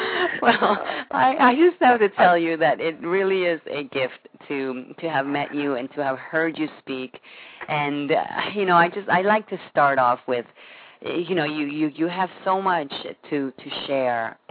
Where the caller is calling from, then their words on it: West Palm Beach, Florida, United States; I am your host for this show, and I come to you live from West Palm Beach, Florida.